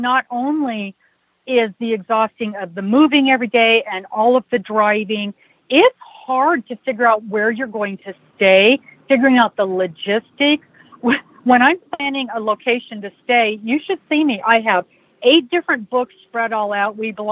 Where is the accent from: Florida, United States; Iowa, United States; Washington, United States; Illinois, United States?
Washington, United States; Spokane; We are from Spokane, Washington, and this is our second full-time year of full-time RVing.